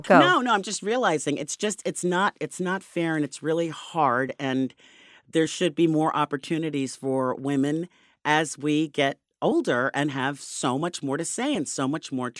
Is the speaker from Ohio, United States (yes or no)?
no; Queens, New York, United States; I grew up in Queens. I went to public schools. I went to Jamaica High School.